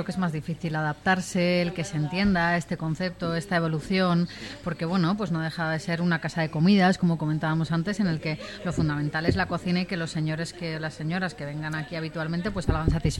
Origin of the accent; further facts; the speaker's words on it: Spain; como española, española como la que más